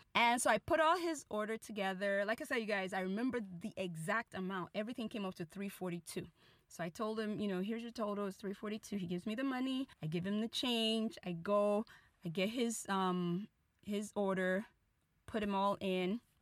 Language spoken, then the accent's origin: English; Nigeria; And just so that you can know I'm Nigerian.